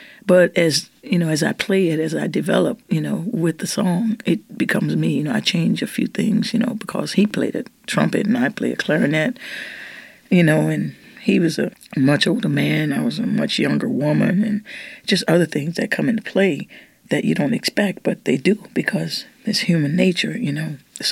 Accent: New Orleans, Louisiana, United States; I grew up in the Treme

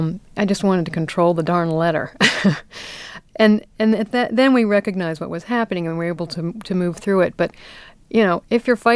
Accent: Washington, District of Columbia, United States; I'm from Washington, D.C.

